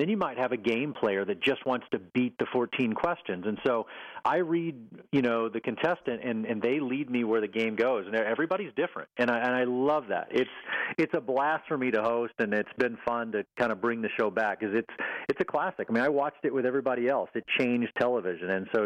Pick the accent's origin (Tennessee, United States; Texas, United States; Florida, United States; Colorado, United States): Texas, United States; my mom and dad and where I grew up in Texas.